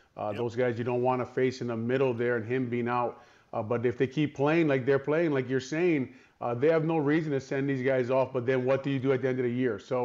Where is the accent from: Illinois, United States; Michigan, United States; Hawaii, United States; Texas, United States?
Hawaii, United States; I was in my home state of Hawaii for the last two or three weeks.